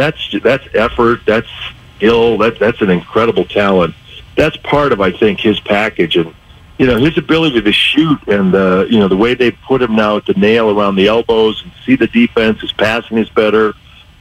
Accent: Illinois, United States; When I was a little kid, I grew up around Chicago and going to the stadium.

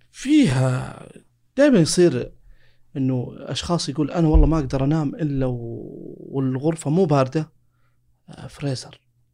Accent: Saudi Arabia; نسبه المدخنين عندنا في السعوديه

